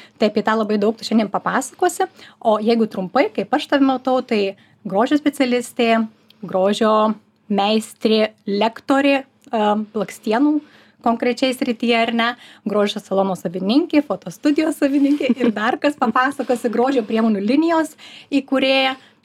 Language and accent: Lithuanian; Vilkaviškis, Marijampolė County, Lithuania; now in Marijampolė, Lithuania; Tai aš atvirkščiai, aš iš Vilkaviškio, bet gyvenu Marijampolė.